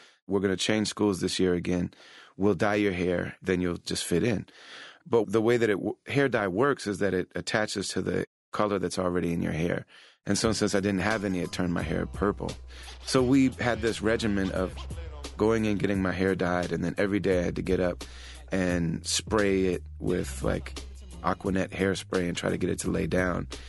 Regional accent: Madison, Wisconsin, United States; born there; And so I was born in Madison, and then we almost immediately started moving around to different cities in the Midwest.

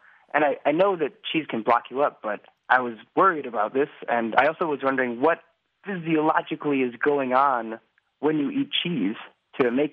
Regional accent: Eau Claire, Wisconsin, United States; now in Dublin, Ireland; And I'm in Dublin right now, but I'm from Eau Claire. So I'm kind of cheating

